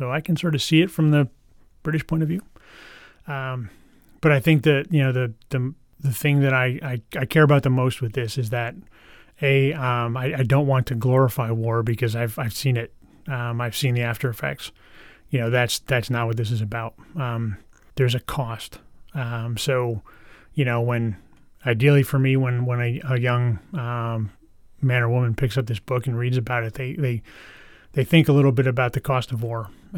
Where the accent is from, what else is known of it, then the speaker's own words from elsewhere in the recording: New Jersey, United States; they were all within about a 20 to 30 minute drive of where I grew up in New Jersey.